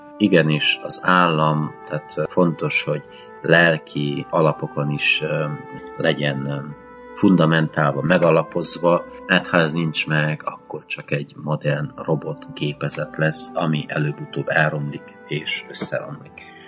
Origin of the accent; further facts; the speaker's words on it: Hungary; Nem akarunk örülni egymásnak, hogy magyarok vagyunk.